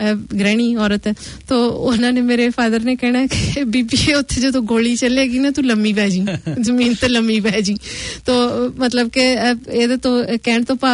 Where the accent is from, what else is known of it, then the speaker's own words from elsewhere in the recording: Punjab, India; ਗੁਰਦਾਸਪੁਰ ਜ਼ਿਲ੍ਹੇ ਚ ਹੈ ਚੌਰ ਸਾਡਾ ਪਿੰਡ ਗੁਰਦਾਸਪੁਰ ਜ਼ਿਲ੍ਹੇ ਚ ਬੁਰਿਆਰ ਜਿਹੜਾ ਕਿ ਦੀਨਾ ਨਗਰ ਦੇ ਲਾਗੇ ਹੈ ਸੋ ਅਸੀਂ ਵੈਸੇ ਉੱਥੇ ਨਹੀਂ ਰਹੇ ਅਸੀਂ ਬਚਪਨ ਚ ਚੌਰ ਹੀ ਰਹੇ ਹਾਂ